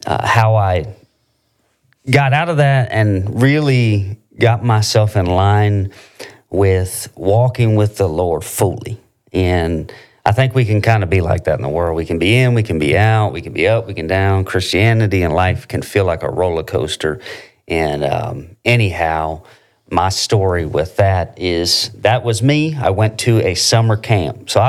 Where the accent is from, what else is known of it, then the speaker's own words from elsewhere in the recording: Delaware, United States; now in Alabama, United States; I'm a Yankee. I grew up in Delaware, but here I am in Alabama.